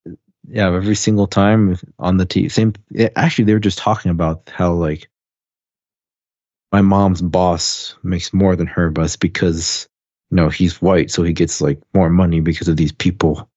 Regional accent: Philippines; If you were to see me, you wouldn't think I'm Filipino because of my height.

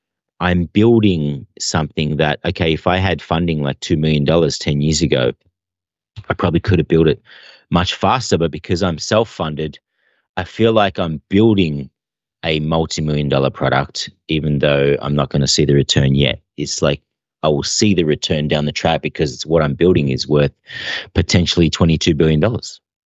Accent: Australia; my mum's Maltese, my dad's Greek, and I was born in Australia, so all my friends are Aussies, and I'm Australian, but I've always, been the ethnic one.

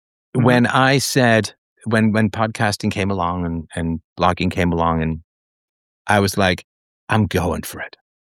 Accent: United Kingdom; because I'm British, right?

